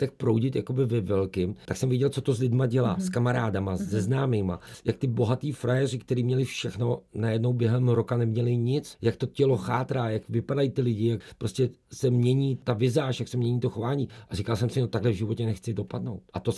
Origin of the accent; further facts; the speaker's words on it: Prague, Czechia; já jsem vyrůstal na Praze 8 v Kobylisích, chodil jsem na Hovrčovickou ulici